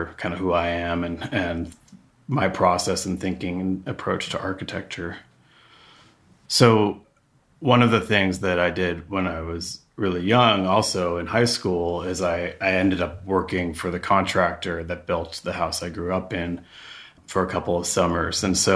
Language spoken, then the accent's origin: English; Rye, New York, United States; I grew up in Rye, New York, which is a town about 45 minutes north of Manhattan on the east coast of the United States.